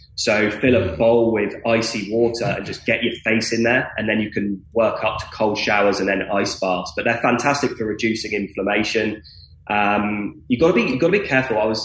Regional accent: United Kingdom; I'm going to have to say this in centigrade because I'm British and that's what we use.

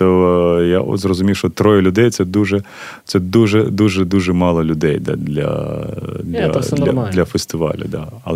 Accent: Kharkiv, Kharkiv Oblast, Ukraine; Типа, ти з Харкова, я з Харкова

